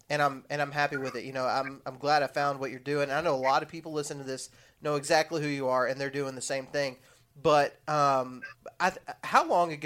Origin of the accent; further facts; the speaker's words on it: Texas, United States; I'm originally from Texas.